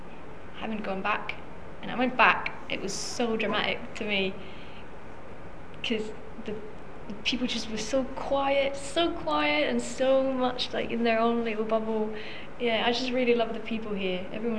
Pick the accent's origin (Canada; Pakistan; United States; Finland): Finland; northern Finland; English is a second language; I'm from Finland. I'm from the northern part of Finland, which is important because, you know, people speak differently there than in the southern part of Finland. And we were also taught English from the age of 7.